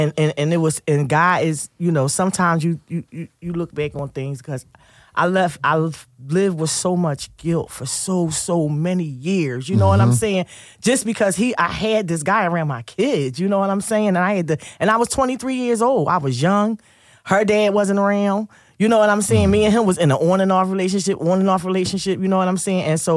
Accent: Philadelphia, Pennsylvania, United States; And I'm from South Philly.

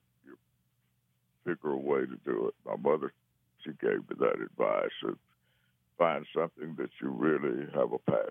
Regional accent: Alabama, United States; And I grew up in South Alabama, so I'd never really driven in blizzards.

